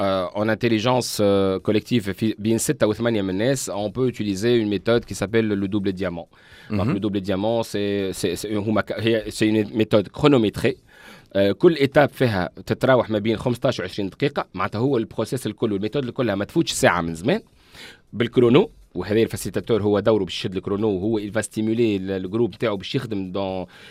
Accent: Tunisia; احنا عندنا في تونس كولتوريلمون الوقت مالوغوزمون مش عند الناس الكل لكن عند برشا عباد في تونس

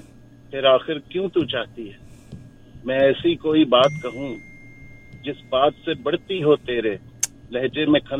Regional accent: Punjab, Pakistan; میں پنجابی ہوں

